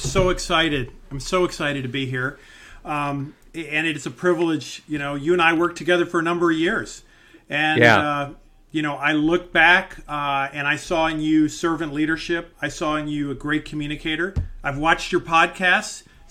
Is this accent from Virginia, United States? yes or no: yes; Virginia, United States; So, you know, I'm from a middle-class family. I was a kid from Virginia.